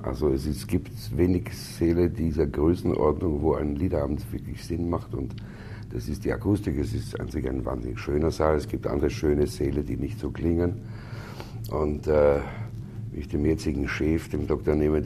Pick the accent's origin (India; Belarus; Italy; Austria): Austria; hab ich als Österreicher die Freude